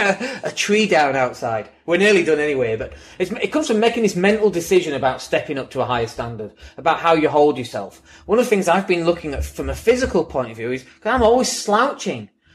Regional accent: Leeds, Yorkshire and the Humber, United Kingdom; I'm from Leeds anyway.

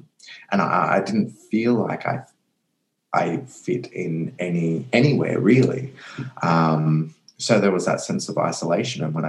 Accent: Australia; also born or lived in India; I was given up for adoption when I was 10 days old. I spent 10 months in the orphanage, and then I was adopted out to Australia and grew up in an Australian Dutch family. I grew up with three older siblings

